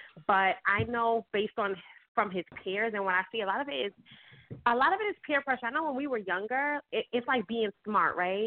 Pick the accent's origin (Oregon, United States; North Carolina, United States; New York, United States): New York, United States; Brooklyn; I believe in dialect, standard English dialect. That's what I was using, and I grew up in Bed-Stuy.